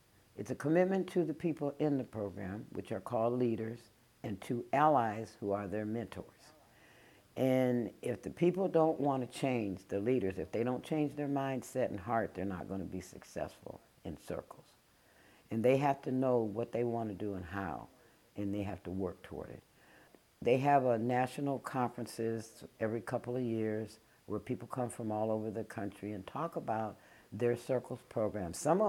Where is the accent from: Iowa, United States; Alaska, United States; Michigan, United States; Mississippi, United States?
Iowa, United States; now in South Carolina, United States; I was born and raised in Iowa, and a lot of people, when I would tell them that, because I'm African-American, would say, there ain't no African-American people in Iowa.